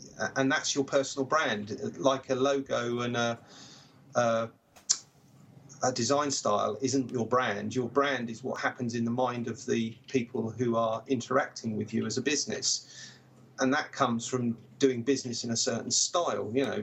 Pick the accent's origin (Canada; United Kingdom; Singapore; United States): United Kingdom; England; I was known as … because obviously being in Palm Springs, there was a lot of Americans and not many. Well, I was the only English person.